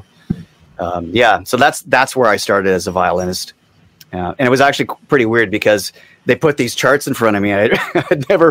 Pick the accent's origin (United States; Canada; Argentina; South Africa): Canada; Vancouver, British Columbia; And but the thing was, in Vancouver, that was my hometown at the time, or it had been. So I was planning on visiting with all my friends